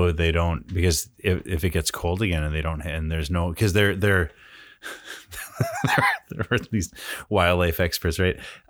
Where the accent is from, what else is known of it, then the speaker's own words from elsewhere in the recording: Litchfield, Minnesota, United States; As you may or may not know, I grew up in Litchfield, Minnesota, which is in Meeker County.